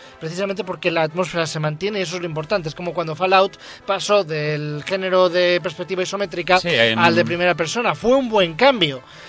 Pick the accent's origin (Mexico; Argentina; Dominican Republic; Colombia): Mexico; Siendo mexicano, a mí siempre me ha parecido un nombre muy bonito en México, Benito.